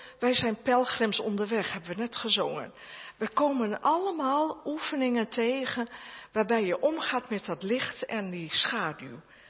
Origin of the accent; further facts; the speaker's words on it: Roden, Drenthe, Netherlands; Ik kom uit Roden.